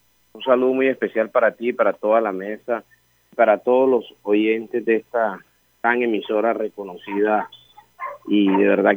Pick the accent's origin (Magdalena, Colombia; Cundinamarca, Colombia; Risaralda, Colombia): Magdalena, Colombia; Ariguaní; Vengo de la provincia, Jorge. Vengo del municipio de Ariguaní, Magdalena, el difícil.